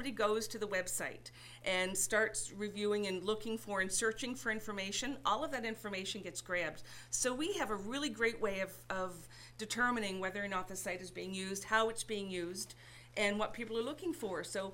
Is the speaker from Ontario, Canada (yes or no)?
no; Nova Scotia, Canada; So basically, I'm from Lunenburg County and I want to go hiking in Queens County.